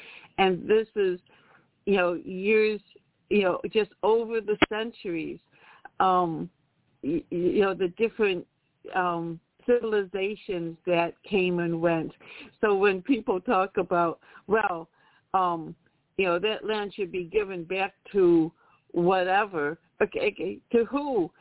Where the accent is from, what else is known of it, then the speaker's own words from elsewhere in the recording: Buffalo, New York, United States; also born or lived in Rochester / Jamestown; And I remember when we moved back to Buffalo, back in the 80s, we're from Buffalo, we had moved to Rochester and then Jamestown, and then in 85 moved back to Buffalo.